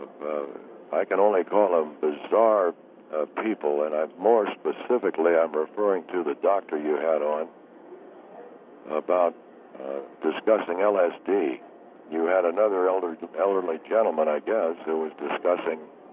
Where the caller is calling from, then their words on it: Pittsburgh, Pennsylvania, United States; I'm calling from the Pittsburgh, Pennsylvania area. We come from an area where we've got a lot of talk radio here.